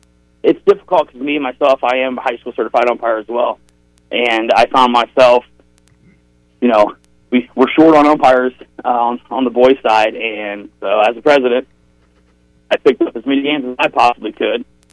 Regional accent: Dayton, Ohio, United States; growing up in the Dayton, Ohio area and playing on a rather large rec league

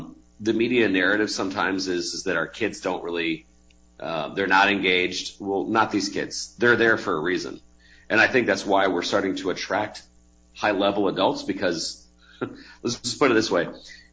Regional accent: Indiana, United States; I love my home state. Lived here since 1972.

